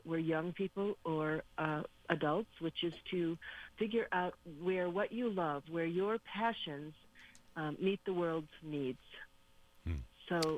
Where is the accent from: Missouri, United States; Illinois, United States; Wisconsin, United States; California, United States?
Illinois, United States; now in Rochester, United States; I grew up in Illinois, so like your listeners, I grew up landlocked. I live now in Rochester, New York.